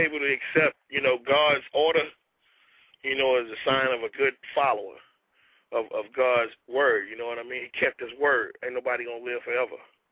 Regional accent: Houston, Texas, United States; I'm from Houston, but I'm national.

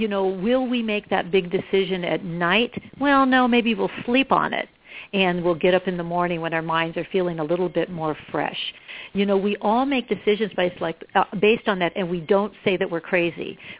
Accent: West Coast, United States; I come from, I grew up on the West Coast, but my mother's from North Carolina, my dad's from Tennessee, and I come from a long line of Tennessee and Kentucky farmers

